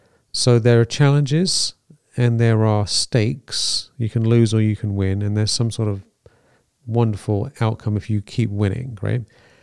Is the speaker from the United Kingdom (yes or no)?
yes; England, United Kingdom; When I was growing up in England, when I used to watch TV when I was younger